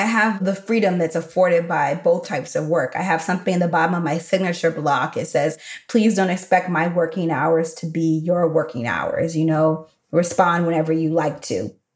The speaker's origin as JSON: {"language": "English", "town": "Chicago", "region": "Illinois", "country": "United States", "tie": "born or raised there", "also_born_or_lived": "Texas", "said": "I can show up like I'm from the South Side of Chicago, which is actually where my parents are from and where I lived from 12."}